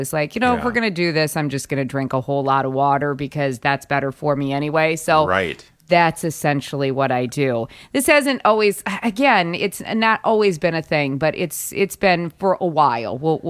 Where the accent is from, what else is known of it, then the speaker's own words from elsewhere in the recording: South Dakota, United States; I grew up in South Dakota, where every day the wind blows 35, 40 miles per hour, and you become very, very used to that in a hurry.